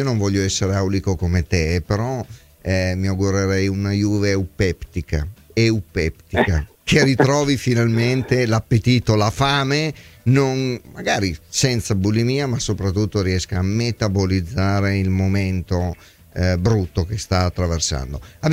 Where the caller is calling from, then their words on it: Reggio Emilia, Emilia-Romagna, Italy; da Reggio Emilia.